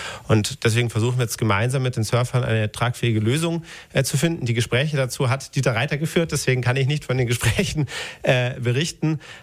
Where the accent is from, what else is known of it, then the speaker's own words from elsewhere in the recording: Moosach, Bavaria, Germany; Und also ich bin in Mosach aufgewachsen.